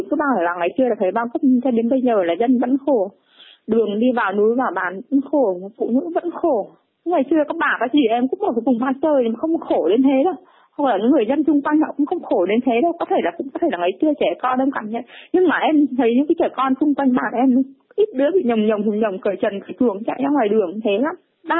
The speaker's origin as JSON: {"language": "Vietnamese", "region": "Hanoi", "country": "Vietnam", "tie": "born or raised there", "said": "Anh sinh ra lớn lên ở Hà Nội, nhưng mà quê Cao Bằng, quê em Cao Bằng ở trong núi thôi nhá."}